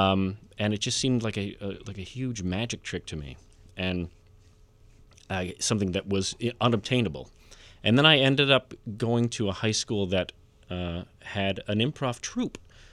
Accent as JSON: {"language": "English", "town": "Chicago", "region": "Illinois", "country": "United States", "tie": "born or raised there", "said": "Well, I grew up in Chicago, or the suburbs of Chicago, and my parents would occasionally take me down to Second City"}